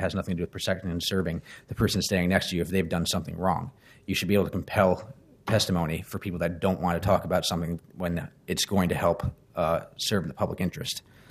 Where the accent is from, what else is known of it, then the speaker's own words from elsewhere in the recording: Philadelphia, Pennsylvania, United States; I'm relatively new to your city. I'm a transplant from Philadelphia.